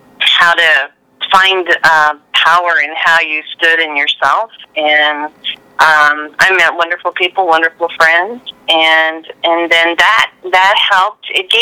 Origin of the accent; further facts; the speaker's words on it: Cicero, Indiana, United States; born there; Well, I was born right where I live, here in Indiana, Cicero. I live on a farm in a little farming community.